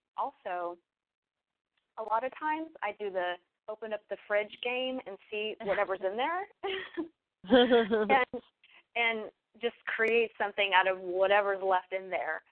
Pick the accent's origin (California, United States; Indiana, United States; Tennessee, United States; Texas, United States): Texas, United States; I don't really like spicy food too much, but I grew up in Texas, so I love Mexican food